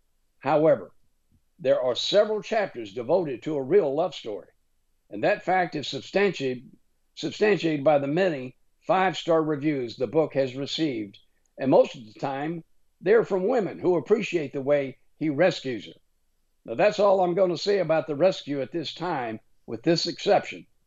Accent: Lake Charles, Louisiana, United States; As most people know, Lake Charles, Louisiana, where I was born, is the location of multiple oil refineries.

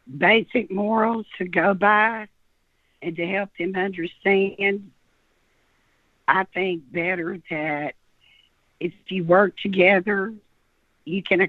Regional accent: Corsicana, Texas, United States; also born or lived in Brownwood; Well, I was born in Brownwood, Texas. But I lived in Corsicana in an orphanage-like atmosphere.

